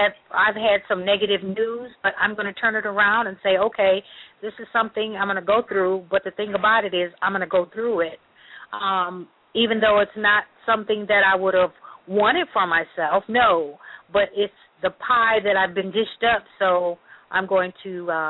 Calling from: Indiana, United States; I'm calling from Indiana.

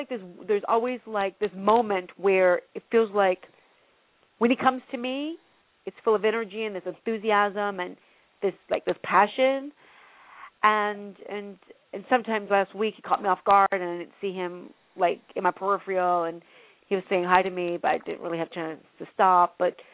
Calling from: California, United States; from California.

